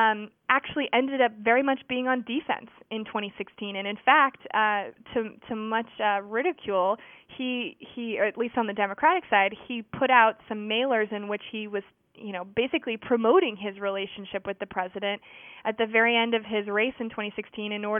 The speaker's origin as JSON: {"language": "English", "town": "Winston-Salem", "region": "North Carolina", "country": "United States", "tie": "born or raised there", "said": "And I grew up in Winston-Salem, but I didn't go to any North Carolina schools"}